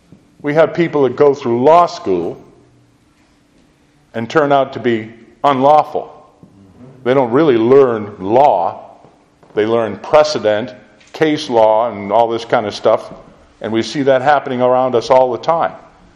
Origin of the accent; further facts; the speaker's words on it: Lexington, Massachusetts, United States; born there; I was born in Lexington. I stand on Lexington Green a lot because that is the birthplace of American liberty